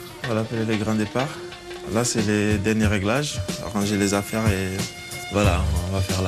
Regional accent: Kouna, Woroba, Côte d’Ivoire; now in Algeria; Et ensuite, on descend à Touba, le chef-lieu de ma région d'origine. Ensuite, on arrive au village, c'est le terminus, à Kouna, ouais. C'est au nord-ouest, on va dire. Sinon, à l'extrême ouest de la Côte d'Ivoire, vers la frontière guinéenne.

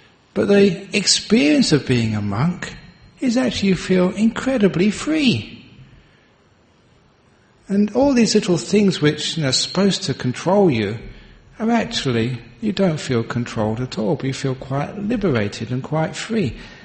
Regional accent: London, United Kingdom; I remember when I grew up in London, there was only two channels

